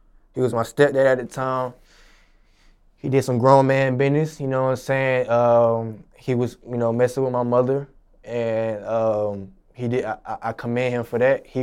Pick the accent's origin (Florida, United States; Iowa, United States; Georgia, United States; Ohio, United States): Georgia, United States; Augusta; I'm from Forest Brook Apartments. You know that's where the apartments at, you know what I'm saying? That will raise me. That's what made me the man I am today. You know, if you know you're from Augusta, you know, got Forest Brook right there